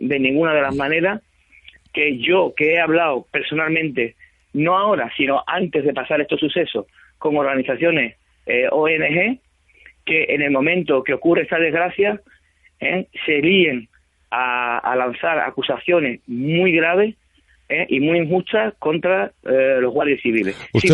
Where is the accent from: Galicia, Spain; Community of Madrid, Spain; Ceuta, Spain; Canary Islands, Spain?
Ceuta, Spain; yo llevo destinado en Ceuta 30 años, soy de Ceuta, conozco perfectamente Ceuta y también Marruecos